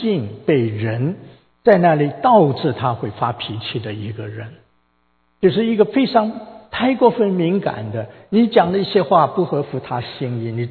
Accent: China; 我们中国人有一句话，打者爱也，是不是？

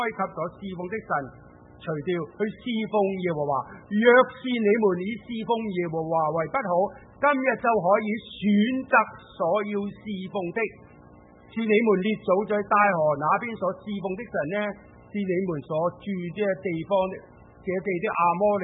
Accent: Guangdong, China; 我喺广东嚟嘅，我细个时候咧，我睇见咧，我哋广东人咧拜好多神。

